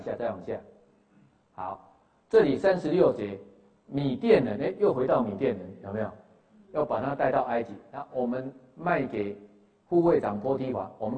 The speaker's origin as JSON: {"language": "Chinese", "country": "Taiwan", "said": "就像我们是台湾人"}